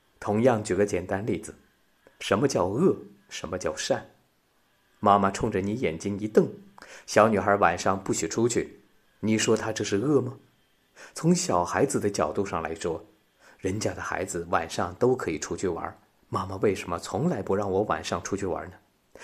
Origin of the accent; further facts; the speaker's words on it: China; 这就是符合我们中国人讲的叫中庸之道。